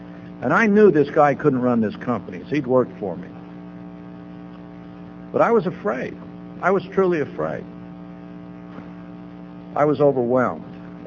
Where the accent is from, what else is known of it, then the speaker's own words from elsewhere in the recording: Salt Lake City, Utah, United States; I'm originally from Salt Lake, as I said, and I went up there to stay with my mother and started doing real well in Salt Lake.